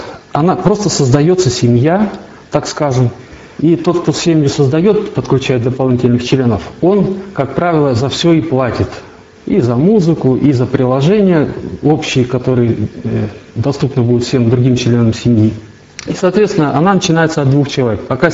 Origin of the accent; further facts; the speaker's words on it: Ulan-Ude, Buryatia, Russia; я из России … Улан-Удэ.